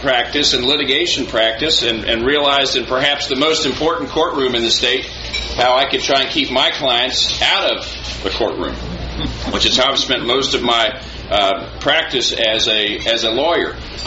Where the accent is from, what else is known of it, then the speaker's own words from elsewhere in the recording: San Antonio, Texas, United States; I grew up in San Antonio. I'm the San Antonio boy who worked on a ranch near Seguin in summers and learned those values.